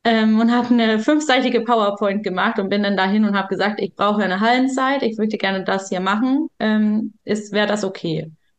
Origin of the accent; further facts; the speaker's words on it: Denmark; now in Germany; also ich komme ja aus Dänemark